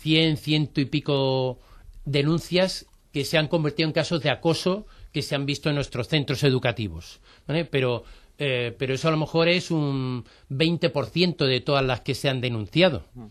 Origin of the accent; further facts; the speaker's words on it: Spain; nosotros como españoles yo creo que tenemos un problema con el dominio de la lengua extranjera, ¿no?